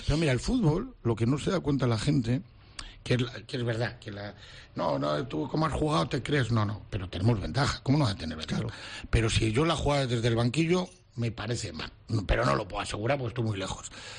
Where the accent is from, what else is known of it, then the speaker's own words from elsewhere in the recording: Valladolid, Castile and León, Spain; now in Balearic Islands, Spain; Y ahora yo soy un balearico más, porque yo soy pucelano